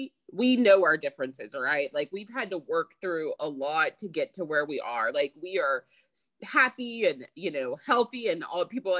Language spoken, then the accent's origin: English; Texas, United States; I'm a Texas girl, born and raised here in Texas. But it's more than just saying, hey, I'm from Texas.